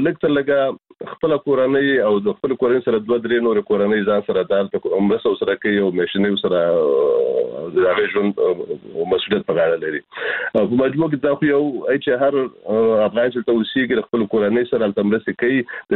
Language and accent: Pashto; Kunar, Afghanistan; now in Germany; زه پیژنم چې د کونړ نه راغلی یم،